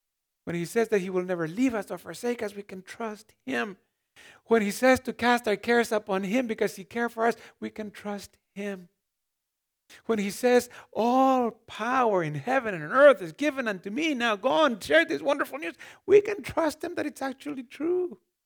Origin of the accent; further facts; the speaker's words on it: Mexico; I grew up in Mexico, and you know, we walked almost everywhere